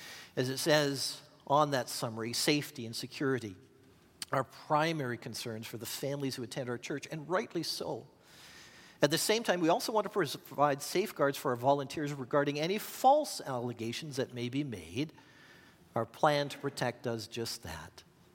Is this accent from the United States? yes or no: no; Regina, Saskatchewan, Canada; also born or lived in Moose Jaw; I was born in Moose Jaw, but I grew up in Regina, and I've pastored churches in Regina, in Moose Jaw and Regina